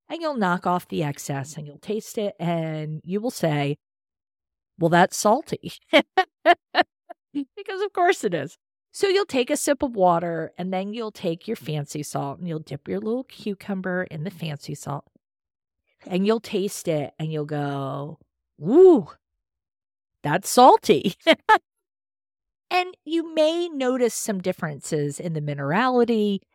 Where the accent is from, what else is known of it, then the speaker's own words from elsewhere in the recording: Pennsylvania, United States; Because I grew up in Pennsylvania, very homestyle cooking, loved it.